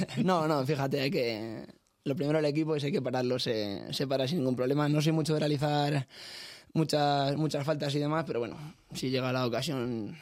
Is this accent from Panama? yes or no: no; San Pablo de los Montes, Castilla-La Mancha, Spain; San Pablo de los Montes, un pueblo pequeñito, justo al sur de la provincia de Toledo, en el límite con Ciudad Real, un pueblo pequeñito, ahí de montaña.